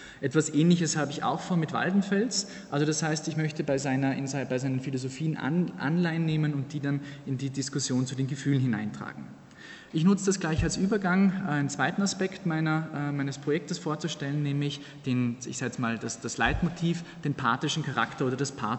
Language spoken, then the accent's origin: German; Vienna, Austria; Ich komme aus Wien, ich bin Doktorand hier.